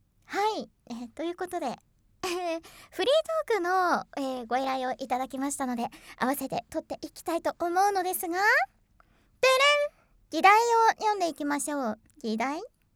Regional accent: Tsuruoka, Yamagata, Japan; born there; also born or lived in Aomori; 主に青森に住んでた期間が長くてですね、で、あの生まれは山形なんですよ。山岡の鶴岡っていうところで生まれたんですけど、なのでなんかイントネーションが あっちゃこっちゃにね行くことが多いんですけれども

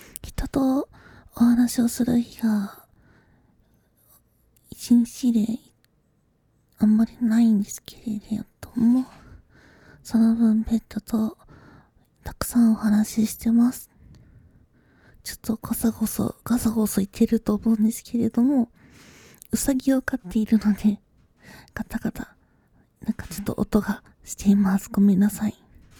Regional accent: Aichi, Japan; also born or lived in Kanto; 現在は愛知県に住んでいます。少し前までは関東に住んでました。関東の暮らしに疲れてしまって地元である愛知に帰ってきました。

